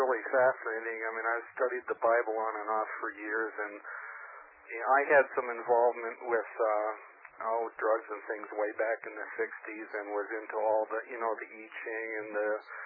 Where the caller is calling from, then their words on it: Albuquerque, New Mexico, United States; Hi, Bill. I'm calling from Albuquerque.